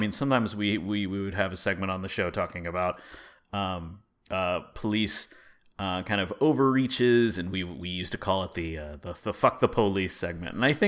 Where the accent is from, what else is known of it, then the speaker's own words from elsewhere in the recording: California, United States; Congrats for California for pulling that together. Yay, my home state.